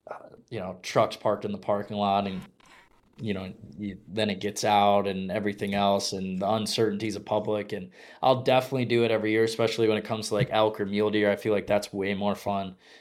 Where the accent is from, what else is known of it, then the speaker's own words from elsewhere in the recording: Michigan, United States; now in Iowa, United States; I grew up in Michigan and then Iowa for 4 years.